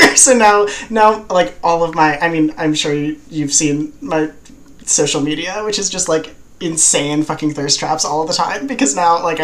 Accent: New Jersey, United States; I grew up in the woods. I grew up in South Jersey. And so, like, I had a lot of access to horse farms.

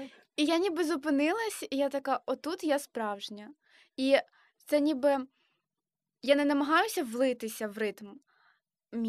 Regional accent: Yuzhnoukrainsk, Mykolaiv Oblast, Ukraine; А я південь. Я з Южноукраїнська, але скоро це місто буде називатися Гардом.

